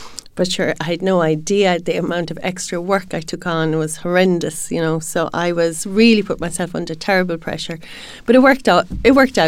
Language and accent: English; Ireland; moved away as an adult; I'm coming from Ireland. I'm only going to England.